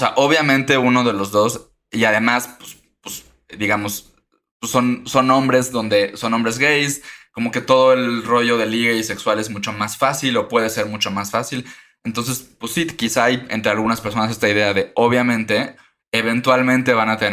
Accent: Mérida, Yucatán, Mexico; Te mencionaba hace un momento que yo crecí en Mérida, ¿no?

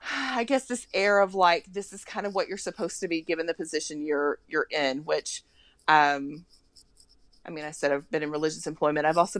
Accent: Arkansas, United States; also born or lived in Texas / Connecticut / Arizona; So, born and raised Southern girl. I'm from Southeast Arkansas, middle of nowhere. But went to school in Arkansas.

